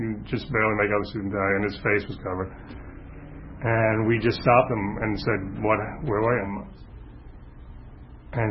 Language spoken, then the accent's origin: English; New York City, New York, United States; There's a family that I grew up with, the Hoffmans, and I grew up in Forest Hills, Queens, and they had 12 kids in their family.